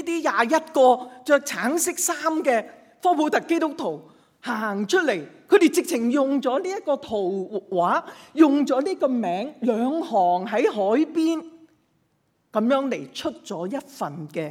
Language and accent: Chinese; Hong Kong; 这件事我们香港人只是当新闻